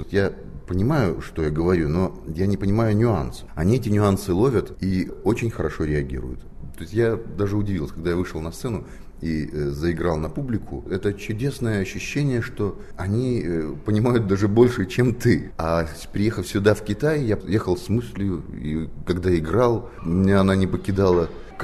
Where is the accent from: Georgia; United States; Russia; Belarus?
Belarus; accent: Belarusian; я говорю и с акцентом, понятное же дело, с белорусским.